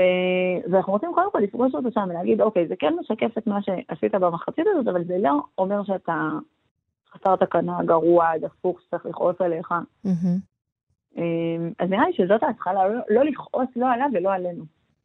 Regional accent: Jerusalem, Jerusalem District, Israel; אני ירושלמית

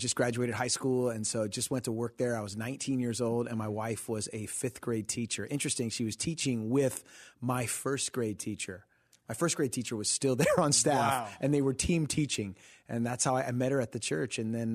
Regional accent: Santa Ana, California, United States; Yeah, I'm from Costa Mesa area. That's where I grew up

